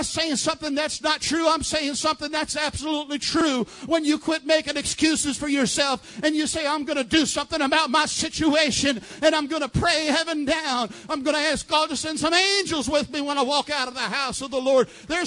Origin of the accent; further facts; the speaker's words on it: New York City, New York, United States; born there; I was born in New York City in the Bronx.